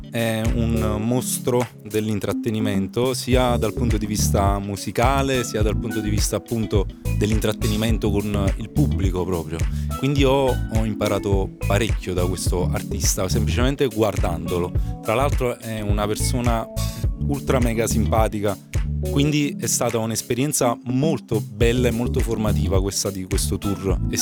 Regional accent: Naples, Campania, Italy; Io sono ovviamente cresciuto a Napoli

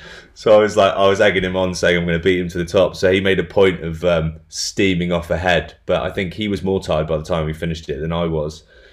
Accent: Bath, South West England, United Kingdom; Well, I'm from Bath, so I've always rugby's kind of a bit of a religion down here in the West Country.

